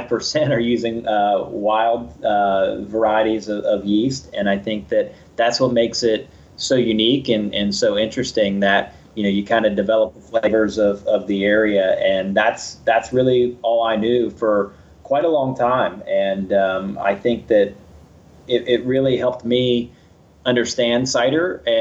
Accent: West Virginia, United States; accent: Southern; I actually come from West Virginia. I may have lost my accent a little bit, but I definitely am born and raised in West Virginia. And my Southern accent is not as strong as it used to be, but it's still there a little bit.

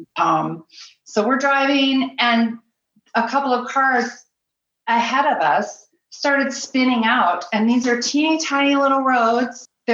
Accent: Utah, United States; but I grew up in Utah. I can drive in snow. It's not really a problem.

